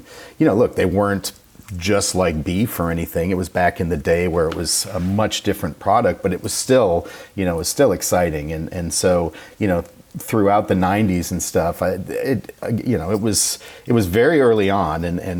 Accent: Boston, Massachusetts, United States; I grew up in the Boston area. I played guitar. I went to Berklee School of Music in Boston.

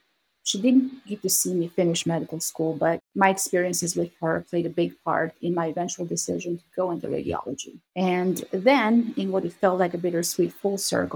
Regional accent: Albania; now in United States; the story goes back to my years of growing up in Albania.

